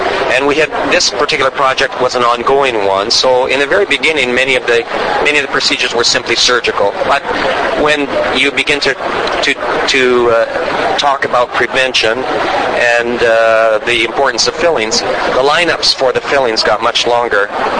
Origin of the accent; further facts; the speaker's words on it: Western Canada, Canada; I am from Canada, from Western Canada.